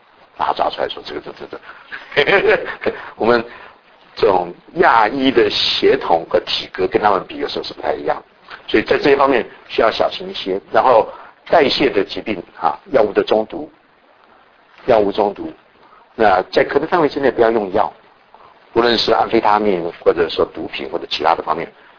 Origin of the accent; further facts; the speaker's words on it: Taiwan; 我也是台湾来的